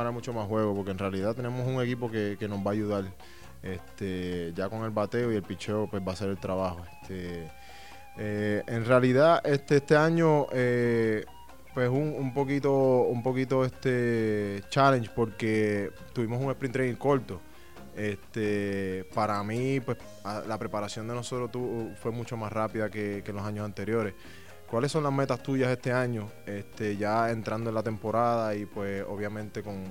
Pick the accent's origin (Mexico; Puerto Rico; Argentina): Puerto Rico; San Juan; Yo soy de Puerto Rico, nací y crecí en San Juan, Puerto Rico